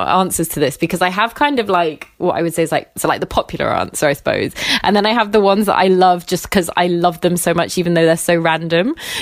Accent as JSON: {"language": "English", "town": "Sarasota", "region": "Florida", "country": "United States", "tie": "born or raised there", "said": "So we lived in a small town called Sarasota."}